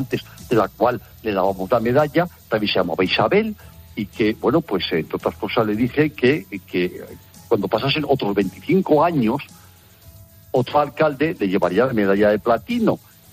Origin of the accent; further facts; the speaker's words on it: Spain; yo soy un español más, y la verdad es que mi inglés es fatal